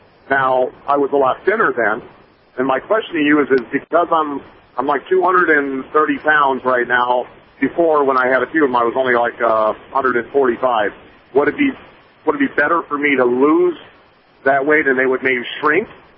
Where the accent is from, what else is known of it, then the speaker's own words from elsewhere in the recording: Howard City, Michigan, United States; Yeah, I'm from Howard City. I'm actually calling from on the road. I'm on my way back to Howard City.